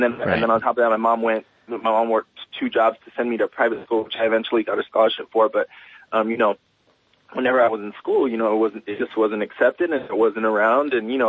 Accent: El Paso, Texas, United States; that's how I grew up in El Paso, very, very dangerous area and very, I call it like hood and gangster.

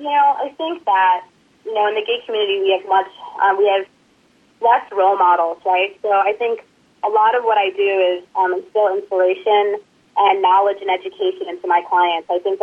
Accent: Manhattan, New York, United States; now in Bay Area, United States; and I'm from Manhattan, and I love New York. It's my city, even though now I'm in the Bay Area.

